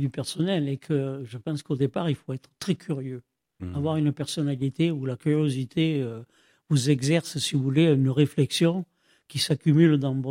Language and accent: French; Provence-Alpes-Côte d'Azur, France; je reviens le plus possible dans le Vaucluse, puisque c'est mon pays natal et il n'y a rien à faire.